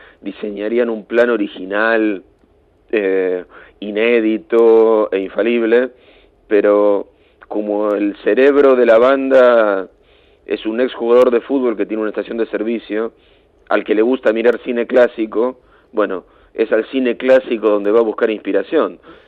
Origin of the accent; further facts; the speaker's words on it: Argentina; En mi país, en Argentina, se llamaban usinas a las plantas generadoras de electricidad